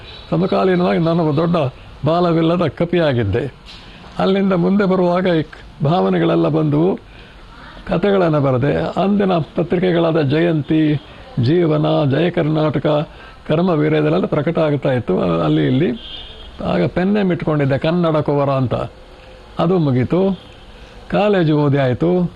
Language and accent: Kannada; Kodagu, Karnataka, India; ನಮ್ಮ ಊರಿನಲ್ಲಿ ಆ ಕೊಡವರ ಮನೆ, ಕೊಡವರು ಅಂದರೆ ಜನರಲ್ ಕಾರ್ಯಪ್ಪನವರು, ಅವರೆಲ್ಲ ಕೊಡವರು, ನಾವೆಲ್ಲ ಕೊಡಗರು, ಕೊಡಗಿನವರು.